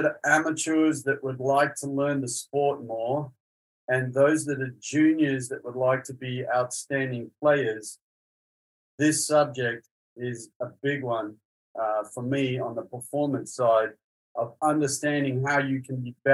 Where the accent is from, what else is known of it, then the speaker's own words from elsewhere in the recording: Australia; As an Aussie, it's all we know.